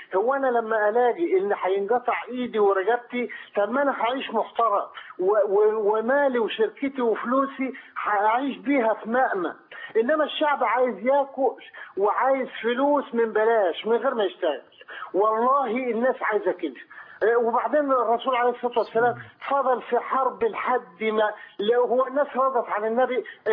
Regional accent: Beheira, Egypt; من البحيرة، من إحدى قرى البحيرة الفقيرة جدا، وأنا مش من الإخوان كمان.

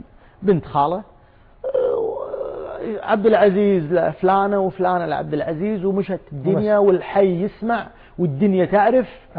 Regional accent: Al-Ahsa, Eastern Province, Saudi Arabia; مدامني أنا جايكم من الأحساء

